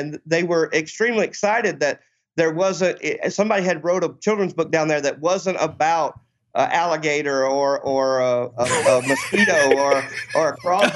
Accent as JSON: {"language": "English", "region": "Louisiana", "country": "United States", "said": "I'm from Louisiana."}